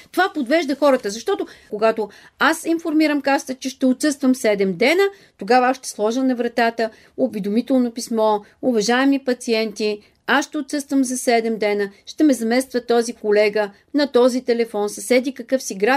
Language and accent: Bulgarian; Petrich, Blagoevgrad Province, Bulgaria; Аз съм от Петрич.